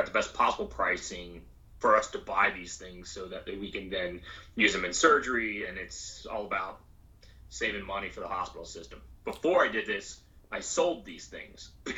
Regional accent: Annapolis, Maryland, United States; also born or lived in Nebraska / Northern Virginia; So we ended up in Annapolis, in downtown Annapolis.

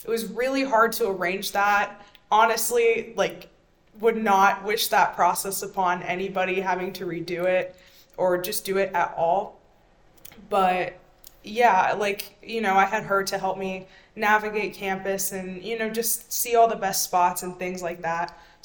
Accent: Marietta, Ohio, United States; I'm from Marietta, Ohio, which is about 2 hours southeast from here. And Columbus, for me, has been completely different from Marietta. My town has 14,000 people, and this town has 850,000, I think.

